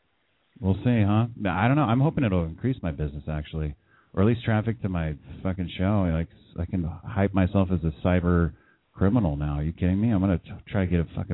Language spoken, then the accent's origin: English; California, United States; it taught me that I'm a Californian, you know, at heart, for sure